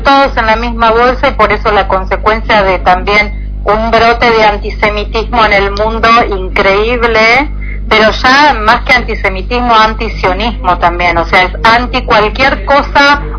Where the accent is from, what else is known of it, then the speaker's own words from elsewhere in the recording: Argentina; now in Israel; yo como argentina, por ejemplo, si yo quiero ir en estos momentos a España, yo no puedo ir con mi pasaporte israelí.